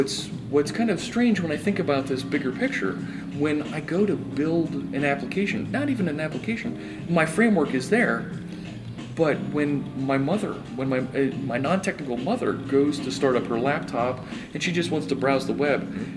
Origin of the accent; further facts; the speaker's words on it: Pennsylvania, United States; I'm so happy to have a tech conference, a big tech conference like this in my home state.